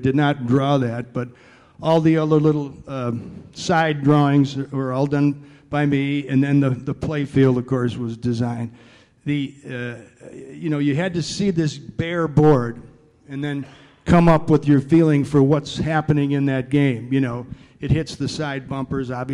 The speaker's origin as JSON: {"language": "English", "town": "Chicago", "region": "Illinois", "country": "United States", "said": "and I was from the North Shore of Chicago, so it was kind of like going home."}